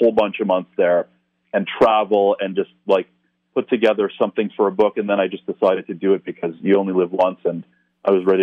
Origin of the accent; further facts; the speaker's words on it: Toronto, Ontario, Canada; a place like Toronto, again, my hometown, where it's not really part of the culture because we're not, you know, we're not located near any kind of wilderness region, right?